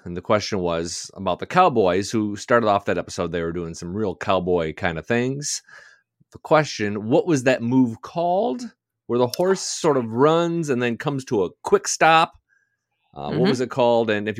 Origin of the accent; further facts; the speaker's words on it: Detroit, Michigan, United States; I grew up in Detroit. We do not have horse.